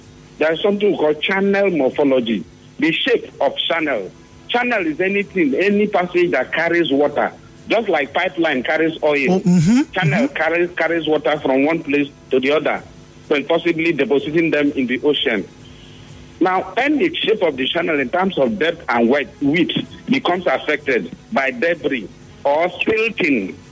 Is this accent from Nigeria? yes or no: yes; Rivers, Nigeria; I'm from Akokotoro, so I can say a LEMA.